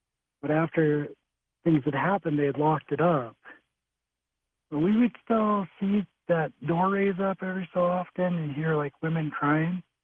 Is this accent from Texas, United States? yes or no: no; Salt Lake City, Utah, United States; I grew up in Salt Lake City in the Avenue area.